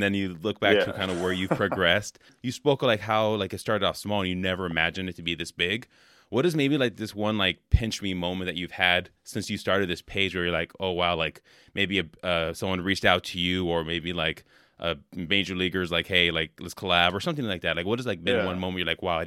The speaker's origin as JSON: {"language": "English", "region": "California", "country": "United States", "moved": "yes", "said": "And I'm from California originally."}